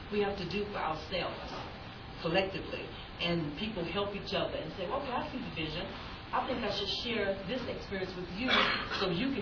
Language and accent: English; Biloxi, Mississippi, United States; from Biloxi, Mississippi, which I haven't heard too much of. Y'all know I'm from Mississippi, you know, but I'm partnered with New Orleans.